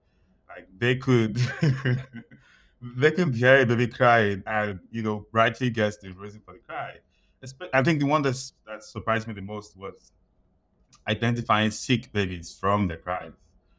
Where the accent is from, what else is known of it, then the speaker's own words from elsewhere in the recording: Nigeria; now in Montreal, Canada; So I grew up in Nigeria. I spent a big part of my life there.